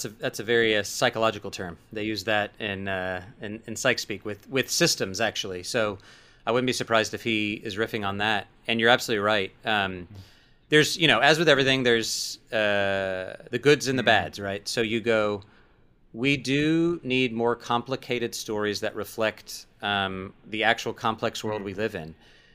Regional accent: Texas, United States; I'm from Texas, so my accent sometimes.

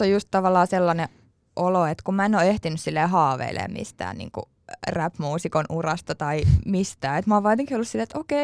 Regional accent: Helsinki, Uusimaa, Finland; oon syntynyt Kätilöopistolla Helsingissä, kasvanut Viikissä. Oikeastaan niin kuin melkein koko niin kuin nuoruusikäni.

